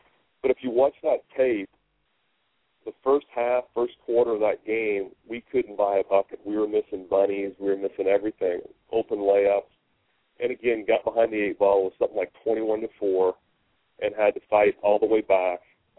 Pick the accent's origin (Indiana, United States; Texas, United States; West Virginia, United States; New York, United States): Indiana, United States; high school basketball growing up in Southern Indiana was my first love.